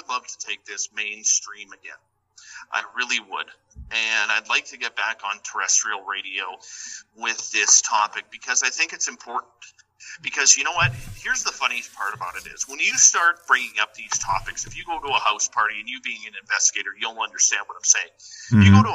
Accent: Canada; And I kind of laughed, and because I mean, us being Canadian, we're kind of humble people

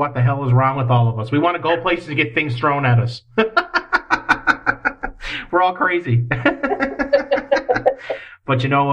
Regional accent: Newfoundland and Labrador, Canada; I'm from Newfoundland, which is the most Irish island on the planet. We're about as Irish as you can get, with still having a maple leaf on our chest.

